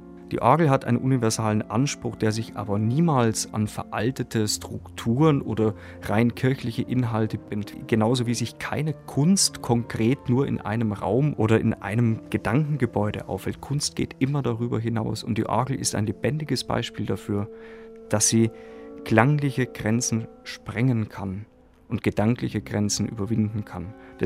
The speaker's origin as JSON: {"language": "German", "town": "Velburg", "region": "Bavaria", "country": "Germany", "tie": "born or raised there", "said": "in meiner Heimatstadt Velburg. Und für mich war dieses kleine bayerische Velburg irgendwo in der Mitte zwischen Nürnberg und Regensburg in der bayerischen Oberpfalz tatsächlich ein Mikrokosmos, in dem ich musikalisch aufwachsen konnte."}